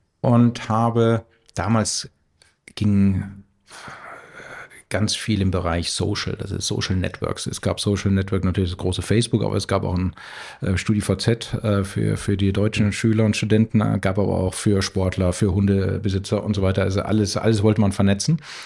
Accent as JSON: {"language": "German", "region": "Vienna", "country": "Austria", "tie": "born or raised there", "said": "Ich bin in Wien aufgewachsen und habe dort an der WU Betriebswirtschaft studiert."}